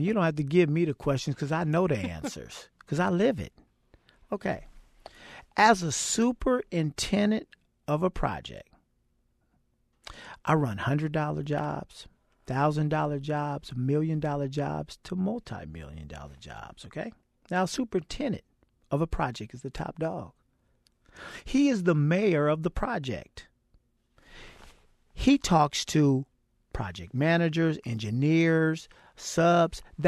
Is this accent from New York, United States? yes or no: no; Oakland, California, United States; Born and raised in Oakland where I grew up, they call it the killing zone. I was born to fail.